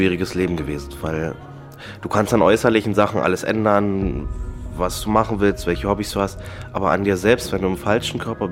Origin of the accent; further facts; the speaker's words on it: Senftenberg, Brandenburg, Germany; ich komme aus Senftenberg, bin jetzt 25 Jahre alt